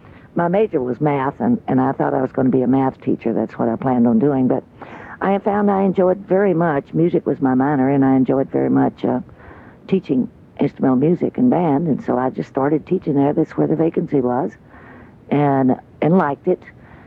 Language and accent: English; Tennessee, United States; born there; also born or lived in Illinois; now in Alaska, United States; Well, I was born in Tennessee, Jim, and then I came up here by way of Illinois to come to Alaska.